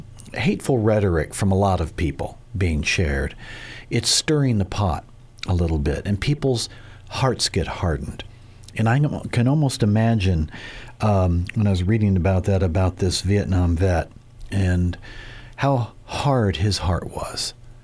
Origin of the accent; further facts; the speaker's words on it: Springfield, Illinois, United States; growing up in Springfield, Illinois